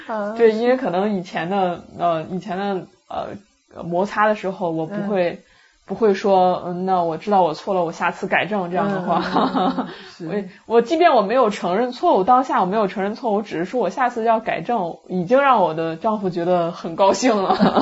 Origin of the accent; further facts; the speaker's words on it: Shandong, China; 我因为我们家是山东人，就是脾气也比较火爆。